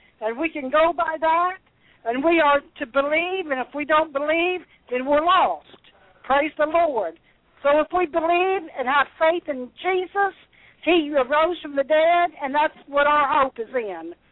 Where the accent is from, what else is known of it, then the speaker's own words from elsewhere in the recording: Dayton, Ohio, United States; Yes, I'm from Dayton, Ohio.